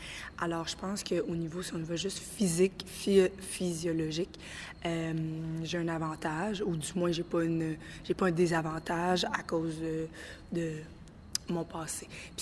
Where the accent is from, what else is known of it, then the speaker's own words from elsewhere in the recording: Montreal, Quebec, Canada; fière d'être mulâtre, d'être noire, je vois pas de différence par rapport aux autres. Peut-être parce que j'ai grandi à Montréal